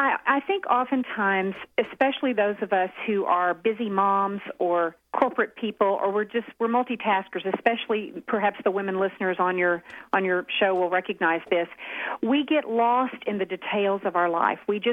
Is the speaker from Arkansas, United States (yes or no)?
yes; Hot Springs, Arkansas, United States; a little girl that I taught swimming lessons to in my hometown of Hot Springs, Arkansas